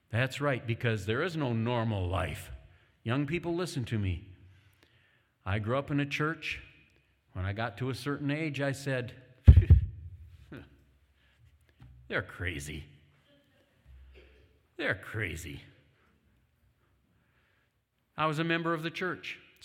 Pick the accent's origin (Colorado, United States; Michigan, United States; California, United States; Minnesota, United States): Michigan, United States; when I grew up in my town, where I grew up in Michigan, I attended a little church of about 500 people